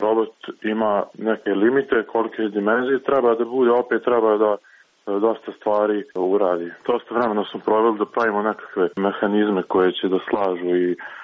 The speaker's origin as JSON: {"language": "Serbian", "town": "Novi Grad", "region": "Republika Srpska", "country": "Bosnia & Herzegovina", "said": "ja sam iz Novog Grada, jedan momak iz Brčkog, jedan iz Dervente i jedan iz Bratunca"}